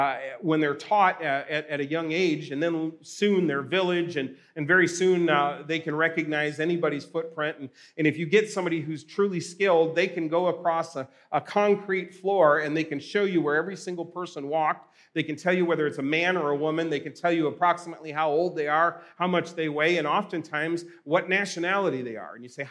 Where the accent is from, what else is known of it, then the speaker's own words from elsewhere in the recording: Australia; I grew up in Australia. My parents were missionaries there.